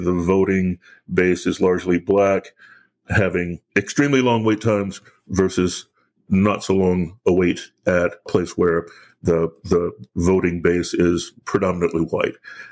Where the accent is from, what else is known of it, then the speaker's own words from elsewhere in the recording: Atlanta, Georgia, United States; Born and raised in Southwest Atlanta, middle-class neighborhood, my dad worked and went to school, my mom worked and went to school, I worked and went to school.